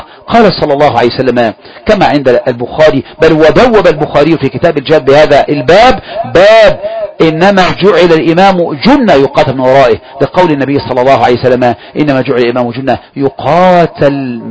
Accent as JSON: {"language": "Arabic", "country": "Egypt", "said": "وأدت إلى إثارة الثورات في بلدنا مصر."}